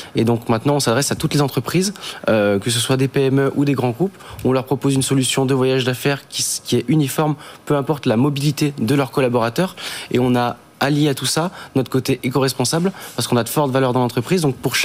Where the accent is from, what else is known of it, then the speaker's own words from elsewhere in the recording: Lyon, Auvergne-Rhône-Alpes, France; Nous, on est lyonnais, on est aussi du Beaujolais, donc on a un très fort ancrage local.